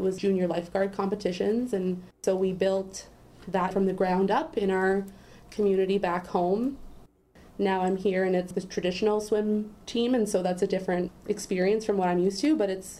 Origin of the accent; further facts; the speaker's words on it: Toronto, Ontario, Canada; I am originally from Toronto, or north of Toronto, and I have a cottage close by, which brought me to be closer to the Ottawa Valley, and I've loved it my whole life, so I knew that I would settle down in the Ottawa Valley eventually